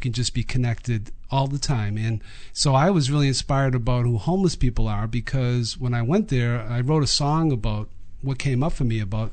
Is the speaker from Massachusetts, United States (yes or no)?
yes; Boston, Massachusetts, United States; accent: Boston; I'm from Boston, so